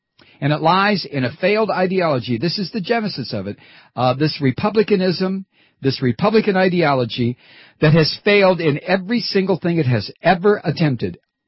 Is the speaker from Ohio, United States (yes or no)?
yes; Toledo, Ohio, United States; I was brought up in Toledo.